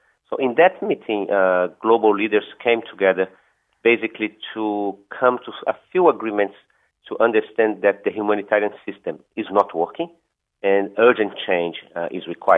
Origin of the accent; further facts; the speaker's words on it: Brazil; I grew up in Brazil in the countryside